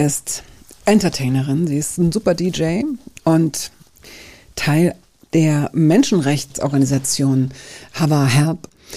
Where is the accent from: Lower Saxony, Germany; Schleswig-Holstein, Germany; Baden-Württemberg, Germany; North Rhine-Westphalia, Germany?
Lower Saxony, Germany; Hanover; ich komme auch aus Hannover